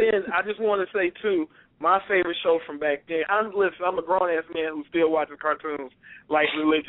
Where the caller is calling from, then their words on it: Atlanta, Georgia, United States; calling out of Atlanta, Georgia.